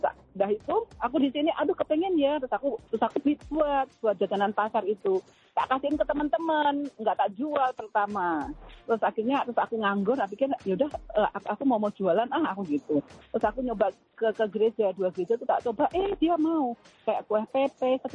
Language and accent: Indonesian; Blitar, East Java, Indonesia; now in United States; Saya dari Blitar.